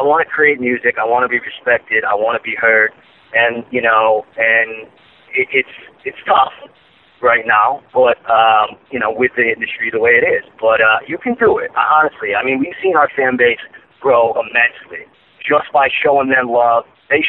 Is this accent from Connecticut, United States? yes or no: yes; Connecticut, United States; now in Hollywood, United States; I live in Hollywood, right? I came out from Connecticut, 10 years ago